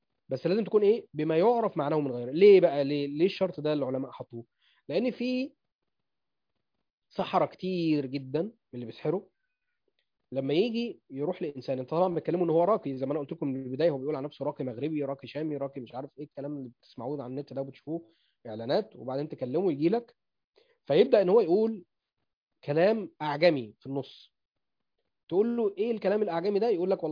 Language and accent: Arabic; Egypt; يعني العين الزرقاء دي منتشره عندنا في مصر كتير جدا